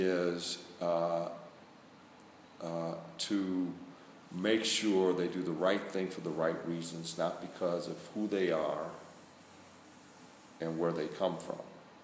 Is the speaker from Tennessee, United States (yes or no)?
no; Toledo, Ohio, United States; I grew up in Toledo, and I remember when he became mayor of Cleveland.